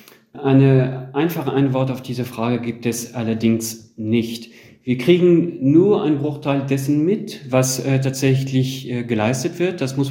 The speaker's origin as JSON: {"language": "German", "country": "France", "said": "dass wir tatsächlich ziemlich viele Panzer im Vorrat haben bei uns in Frankreich"}